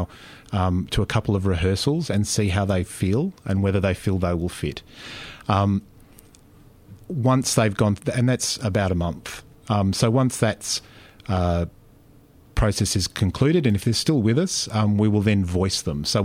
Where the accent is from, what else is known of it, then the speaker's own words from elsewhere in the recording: Perth, Western Australia, Australia; I'm from Perth.